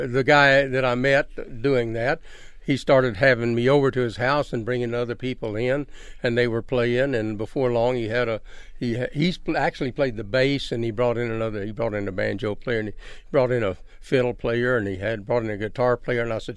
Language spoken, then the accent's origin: English; Texas, United States; also born or lived in Washington; now in Tucson, United States; I'm from Texas.